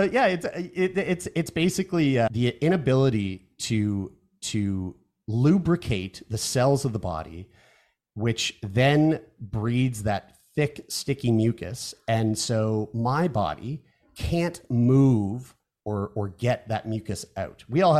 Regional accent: Newfoundland and Labrador, Canada; We're all from Newfoundland.

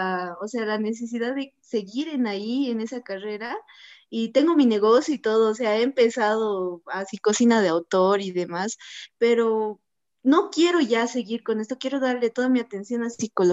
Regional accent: Bolivia; Soy de Bolivia y estás como a 2 horas retrasado de mi horario.

